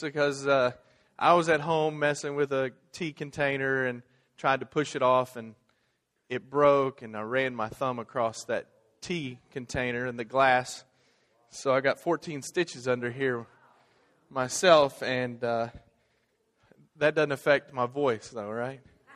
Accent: Kentucky, United States; Sorry. And the reason I talk funny is because I moved here from Kentucky.

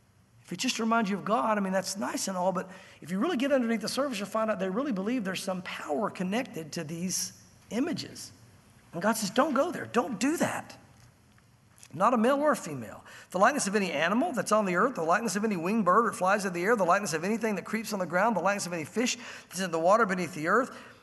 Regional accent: United States; I don't say that because I'm an American.

